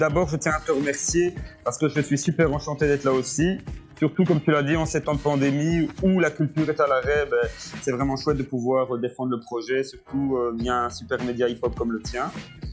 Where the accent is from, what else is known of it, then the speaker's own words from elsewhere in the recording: Wallonia, Belgium; Donc, il y a dans mon coin, je suis près de Mons